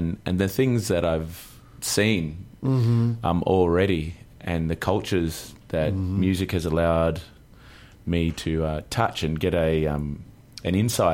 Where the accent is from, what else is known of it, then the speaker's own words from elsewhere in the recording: Melbourne, Victoria, Australia; now in Byron Bay, Australia; I'm from Melbourne originally, but I live in a place called Byron Bay now, which is sort of near the Gold Coast. It's like halfway up Australia, up the East Coast. So it's like a subtropical kind of environment. It's very much a natural kind of paradise.